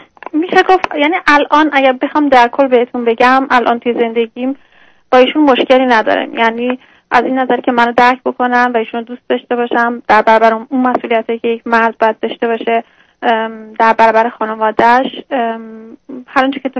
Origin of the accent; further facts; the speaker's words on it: Iran; moved away as an adult; من 32 سالمه. الان یک سالی است که از ایران اومدم اینجا.